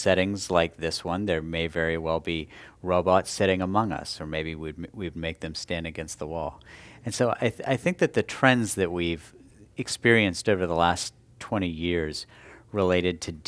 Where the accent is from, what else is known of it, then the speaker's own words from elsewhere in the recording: West Virginia, United States; Look, I grew up in West Virginia, put myself through college in part by working on a beer truck and as a midnight janitor.